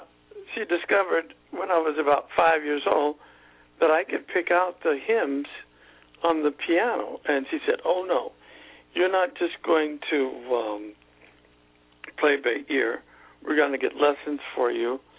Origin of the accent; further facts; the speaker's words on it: East Moline, Illinois, United States; Grew up there. A place, it's actually called the Quad Cities